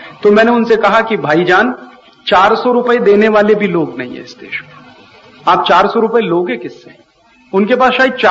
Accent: Uttar Pradesh, India; born there; मैं जिस गांव में पैदा हुआ उत्तर प्रदेश में, जिसका नाम आपको लिया गया, नाह मेरा गांव है अलीगढ़ जिले में, मेरे गांव में अभी तक इलेक्ट्रिसिटी नहीं है

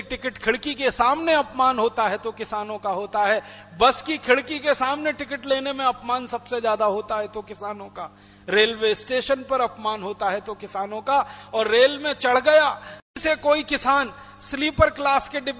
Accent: Atrauli, Uttar Pradesh, India; born there; मेरा जन्म अलीगढ़ के पास एक छोटे से गांव में हुआ, अतरौली तहसील में। मेरे गांव में बिजली नहीं है और दिल्ली से मात्र 170-180 किलोमीटर की दूरी पर है मेरा गांव

